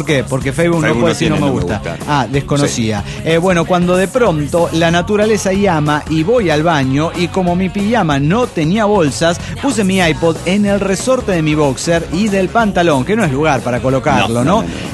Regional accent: Mexico City, Mexico; del DF mexicano.

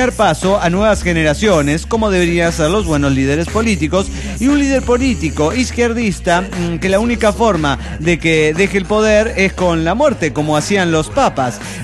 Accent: Venezuela; moved away; yo salí de Venezuela antes que Chávez empezara a gobernar, pero dejé atrás familia y amigos

